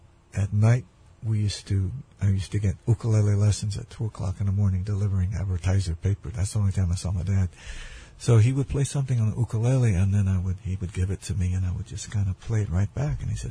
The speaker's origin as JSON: {"language": "English", "town": "Aiea", "region": "Hawaii", "country": "United States", "tie": "born or raised there", "said": "We grew up in Aiea, Halawa Heights to be more specific."}